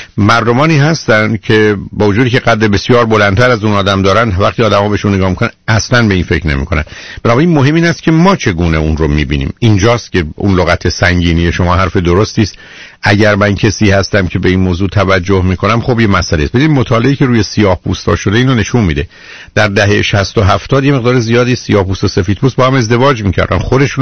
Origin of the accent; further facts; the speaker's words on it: Iran; now in United States; که من ایرانیم مثلا یا امریکایی نیستم